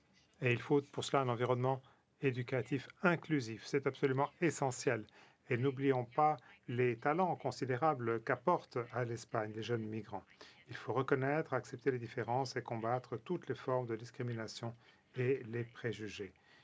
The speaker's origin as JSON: {"language": "French", "country": "DR Congo", "said": "Je suis originaire du Congo."}